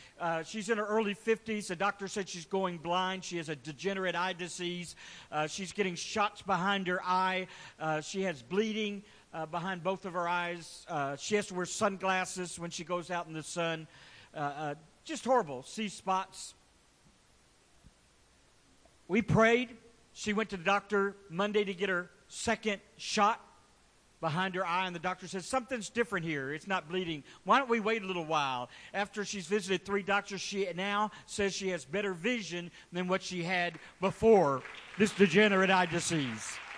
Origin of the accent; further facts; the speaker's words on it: Willis, Texas, United States; I'm from Willis, Texas